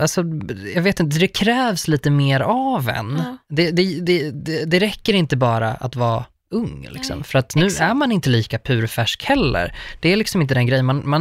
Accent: Uppsala, Uppsala County, Sweden; till Uppsala, för att det är där jag kommer ifrån, och tänker att alla kommer därifrån.

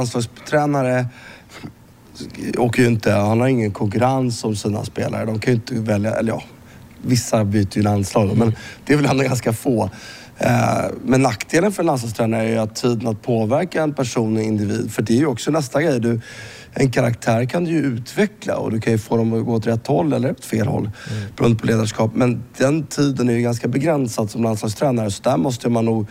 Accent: Sweden; jag är svensk

